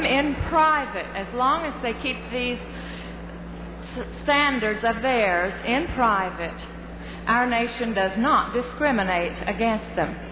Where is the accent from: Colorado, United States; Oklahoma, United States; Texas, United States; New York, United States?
Oklahoma, United States; from Oklahoma.